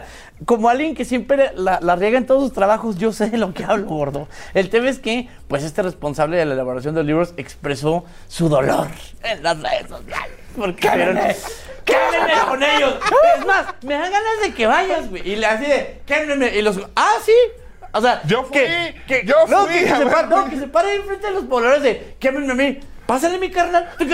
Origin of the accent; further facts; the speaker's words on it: Mexico; si algo nos une, carnal, como mexicanos